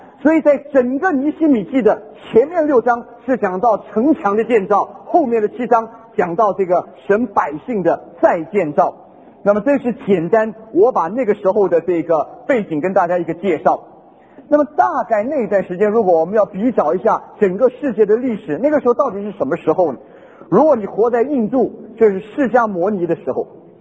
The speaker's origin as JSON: {"language": "Chinese", "town": "Meizhou", "region": "Guangdong", "country": "China", "said": "昨天我已经介绍过自己，我是广东人，我是广东梅县"}